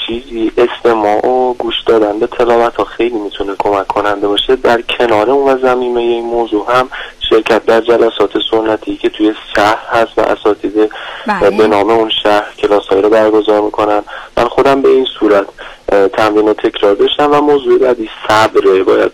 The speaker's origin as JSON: {"language": "Persian", "region": "Isfahan", "country": "Iran", "said": "اصالتا از اصفهان هستم و 24 سالم."}